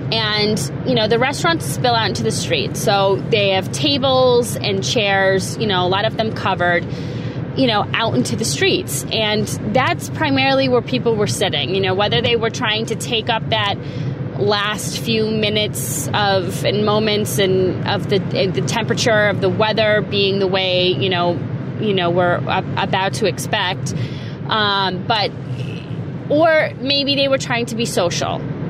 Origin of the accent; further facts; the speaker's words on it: Liverpool, New York, United States; But I'm originally from Liverpool, New York